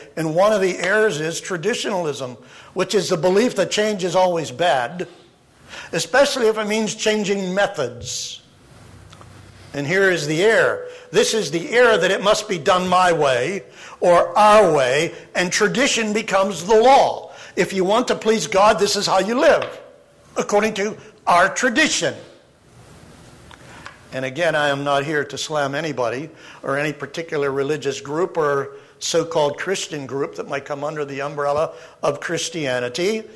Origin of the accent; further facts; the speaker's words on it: Pennsylvania, United States; My wife Connie and I grew up in Western Pennsylvania.